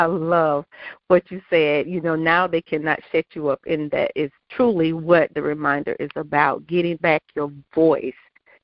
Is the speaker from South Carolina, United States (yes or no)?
yes; South Carolina, United States; I grew up here in South Carolina. I was the oldest of three